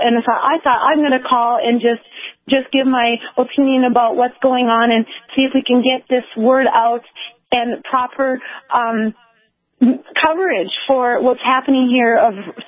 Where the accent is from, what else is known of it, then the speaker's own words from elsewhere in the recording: Valley City, North Dakota, United States; Well, I'm from Valley City, North Dakota area, north of Valley City on a farm. Laverne is our address.